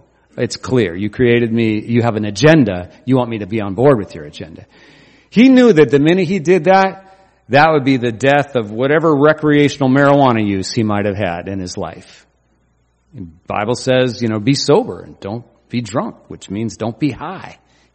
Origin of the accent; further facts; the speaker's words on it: Oregon, United States; I grew up in Oregon, and there's a little part of the culture there that's like that.